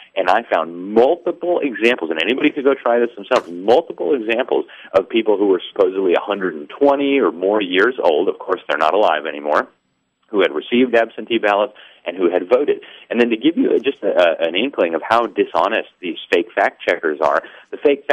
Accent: Mexico; I grew up in Mexico

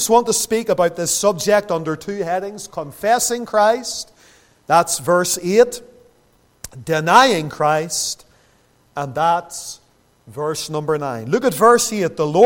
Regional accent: Lisburn, Northern Ireland, United Kingdom; growing up in Lisburn

